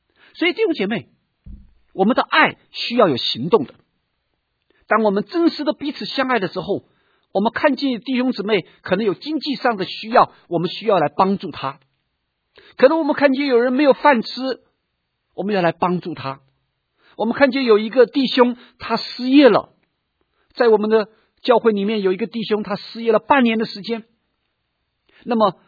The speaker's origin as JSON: {"language": "Chinese", "country": "China", "said": "我要再一次的提醒我们中国人，可能比较需要操这方面的操练"}